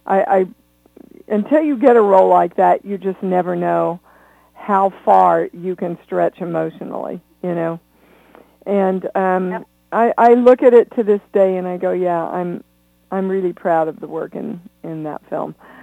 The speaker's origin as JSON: {"language": "English", "town": "Kansas City", "region": "Kansas", "country": "United States", "also_born_or_lived": "New York, United States", "moved": "as an adult", "said": "I had never been out of Kansas. I'm from Kansas City, Kansas."}